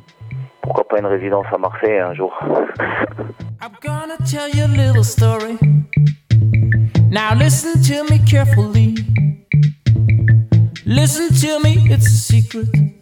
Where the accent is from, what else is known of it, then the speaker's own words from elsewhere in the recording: Berlin, Germany; also born or lived in Los Angeles, United States / Dole, France; now in Paris, France; Je suis moitié jurassique et moitié iranien. Mon père vient de Téhéran. Et après, j'ai grandi à Berlin et aux États-Unis, à Los Angeles. Et j'ai vécu un peu dans le Jura, dans mon adolescence aussi. Un bled perdu qui s'appelle Dole.